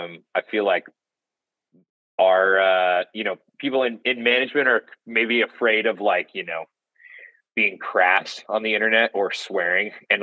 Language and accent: English; Wyoming, United States; Growing up, I grew up in Wyoming, and my dad went to Casper College